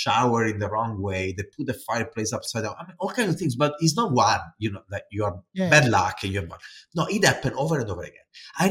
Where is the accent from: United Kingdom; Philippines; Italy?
Italy; English is a second language; moved away as an adult; now in United States; I came here from Italy and I bought a house in Minnesota when I was working at 3M